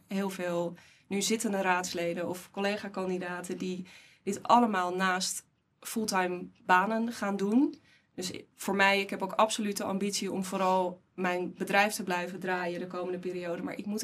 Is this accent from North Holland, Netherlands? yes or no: yes; Haarlem, North Holland, Netherlands; En ik denk ook nog wel dat er wat ruimte zit op gewoon als Haarlemmer ook weten wat voor...